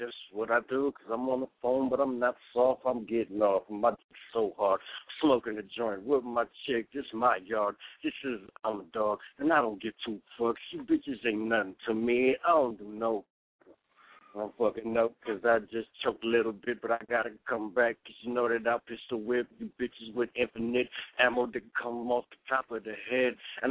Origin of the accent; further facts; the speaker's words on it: St. Paul, Minnesota, United States; I'm a demon from St. Paul. Demon.